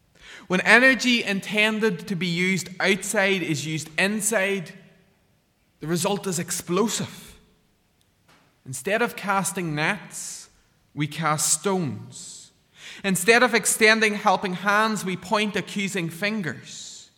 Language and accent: English; Northern Ireland, United Kingdom; I come from Ballygally and Tyrone originally, and maybe we like to think we're strategic because all the roads in the west go through the roundabout. That's at our wee village.